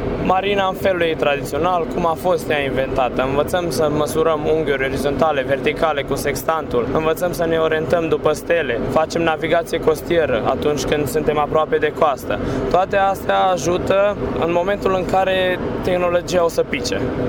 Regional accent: Câmpia Turzii, Cluj County, Romania; Sunt din Câmpia Turzii, județul Cluj.

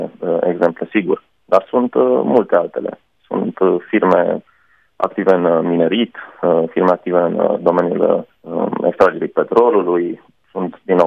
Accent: Romania; Suntem doi reporteri din România

